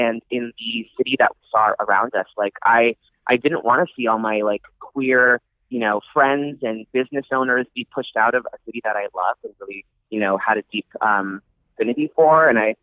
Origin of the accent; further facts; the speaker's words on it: San Francisco, California, United States; I mean, I grew up in San Francisco. I've seen it change over the last, you know, 30 some odd years.